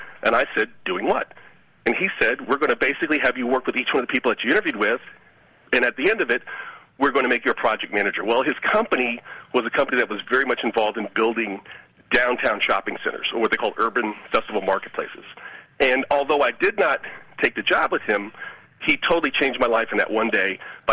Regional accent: Columbia, United States; I grew up in Columbia, I knew who he was.

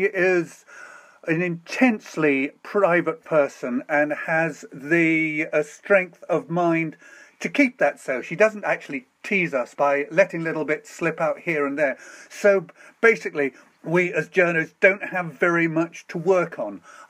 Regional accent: United Kingdom; because we're British, we're only tennis fans for a fortnight every year.

